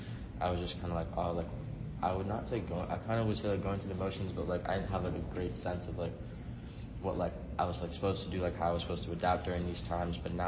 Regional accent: Brookline, Massachusetts, United States; Oh, I'm from Brookline, Massachusetts.

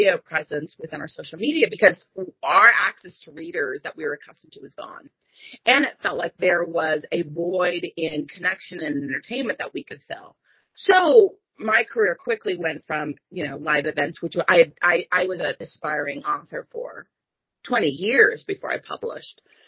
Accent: Virginia, United States; now in Houston, United States; I was from Northern Virginia, DC area.

